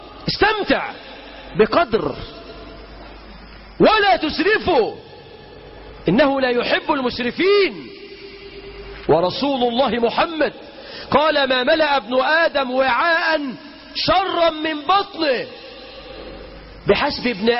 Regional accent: Egypt; اللهم اجعل بلدنا مصر أمنا أمانا، رخاء سخاء، وسائر بلاد المسلمين.

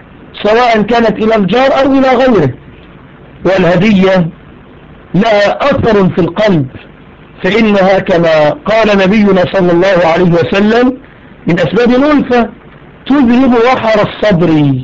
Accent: Egypt; الفرس كما ذكرنا التي نسميها في عندنا في مصر هي الكوارع.

